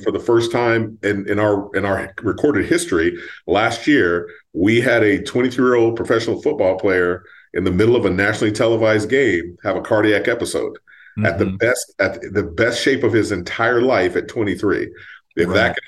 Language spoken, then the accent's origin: English; Midwest, United States; Well, I'm originally from the Midwest